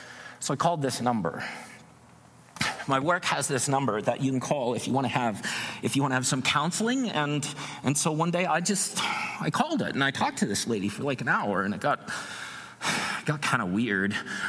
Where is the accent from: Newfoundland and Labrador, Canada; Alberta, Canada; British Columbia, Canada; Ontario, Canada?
Alberta, Canada; Grand Prairie; especially from my hometown, Grand Prairie, it's like way north and really small